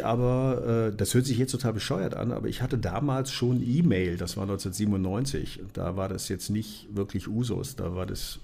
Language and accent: German; Neuwied, Rhineland-Palatinate, Germany; Neuwied, wo ich aufgewachsen bin